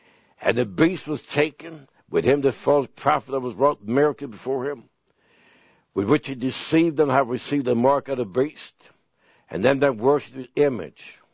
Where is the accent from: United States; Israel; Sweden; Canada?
Sweden; moved away as an adult; And I was born in Sweden. I lived in Sweden until I was about 21 years old.